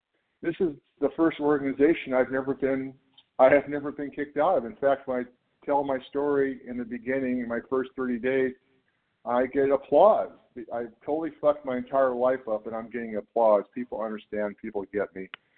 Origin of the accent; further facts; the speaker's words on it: California, United States; I'm from Northern California.